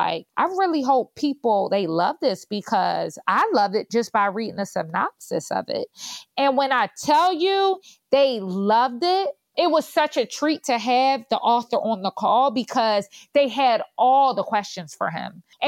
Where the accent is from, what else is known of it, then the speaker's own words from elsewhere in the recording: Philadelphia, Pennsylvania, United States; especially coming out of West Philly and me growing up in Southwest Philly.